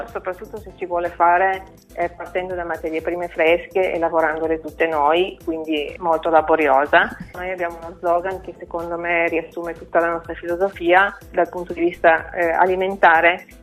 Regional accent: Piedmont, Italy; also born or lived in Turin; Io sono cresciuta comunque qui nel Canavese e poi sono vissuta in tanti altri posti

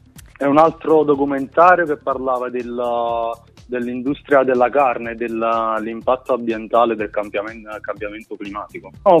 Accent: Naples, Campania, Italy; Di Napoli, la provincia di Napoli.

